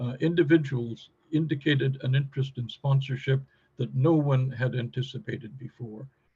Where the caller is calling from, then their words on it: London, United Kingdom; I'm speaking today from London in the UK, so at a slightly different time than you all are.